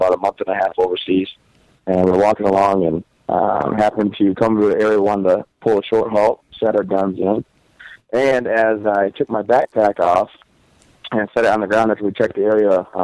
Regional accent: Vassar, Michigan, United States; I'm from Vassar, Michigan. That's how I became a Lions fan. And I was born in 1987

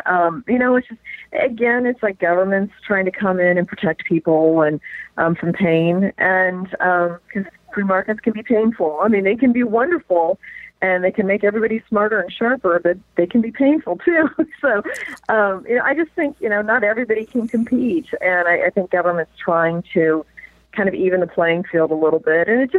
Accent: Indiana, United States; I mean, I grew up in Indiana, and my kids are growing up in New York.

